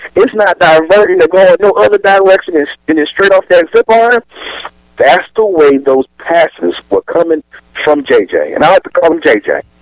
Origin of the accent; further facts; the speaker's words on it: New Orleans, Louisiana, United States; Everybody knows I'm from New Orleans. I'm a big Saints fan.